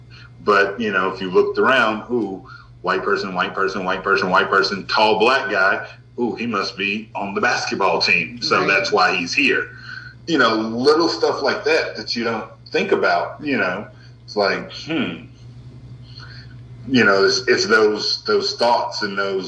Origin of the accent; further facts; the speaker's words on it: United States; I grew up being black in America.